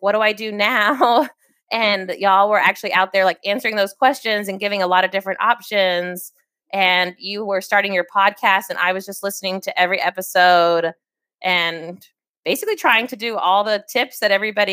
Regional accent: Houston, Texas, United States; So I am from Houston, Texas. I am a mom and wedding photographer.

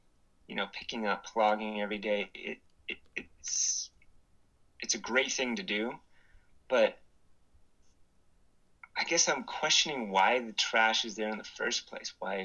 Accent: Whittier, California, United States; I'm from Whittier, California. It's a just suburb of Los Angeles

